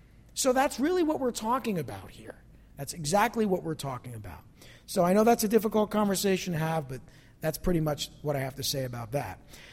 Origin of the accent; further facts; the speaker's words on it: New Jersey, United States; But that's because I'm from New Jersey.